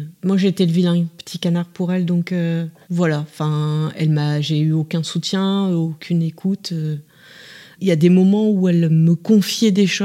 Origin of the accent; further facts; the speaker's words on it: Bourges, Centre-Val de Loire, France; puisque moi je suis originaire de Bourges